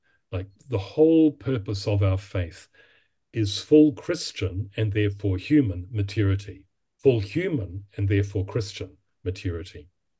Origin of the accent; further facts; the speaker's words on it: New Zealand; because I'm from New Zealand and I don't have to be Mr. President.